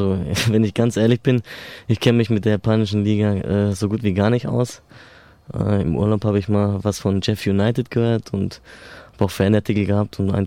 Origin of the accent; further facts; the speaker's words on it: Mannheim, Baden-Württemberg, Germany; born there; meine Mutter auch in der städtischen Musikschule in Mannheim und so hat sich das ergeben, ja, und dann bin ich hier geboren.